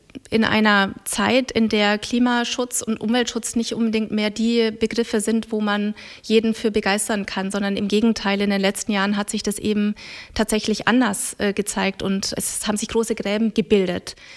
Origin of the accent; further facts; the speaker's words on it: Bavaria, Germany; mein Zuhause, wo ich herkomme aus Mittelfranken. Meine Eltern haben dort ein Haus, meine Mutter lebt da auch immer noch, meine Schwester lebt